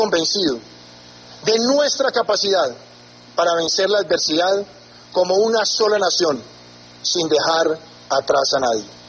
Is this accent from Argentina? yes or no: no; Colombia; Estoy convencido como colombiano y como presidente